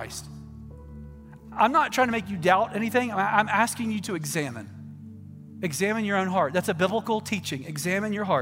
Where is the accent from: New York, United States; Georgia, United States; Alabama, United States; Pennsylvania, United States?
Georgia, United States; I came from Middle Georgia.